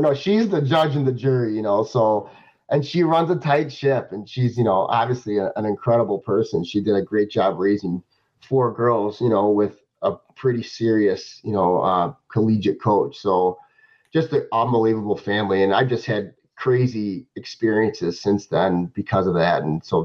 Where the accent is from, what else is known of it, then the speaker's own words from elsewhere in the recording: Joliet, Illinois, United States; So it was the biggest game of my life growing up in Joliet.